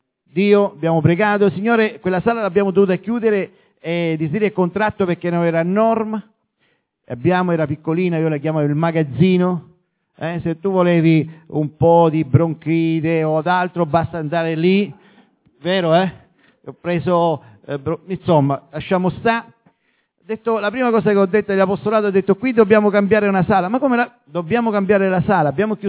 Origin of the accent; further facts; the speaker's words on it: Sicily, Italy; moved away as an adult; Noi siamo della Sicilia, dal 1986 però che sono in Toscana, sono venuto qui per motivi di lavoro, di servizio, ora sono in pensione